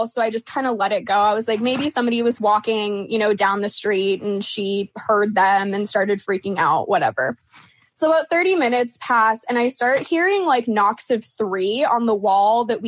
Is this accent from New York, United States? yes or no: no; Oregon, United States; now in Phoenix, United States; But yeah, so I was born and raised in Oregon.